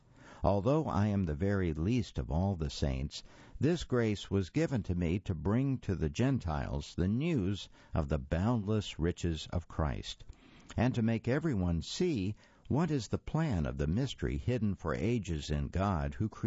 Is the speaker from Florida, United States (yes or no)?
yes; Tarpon Springs, Florida, United States; I grew up near Tarpon Springs, Florida.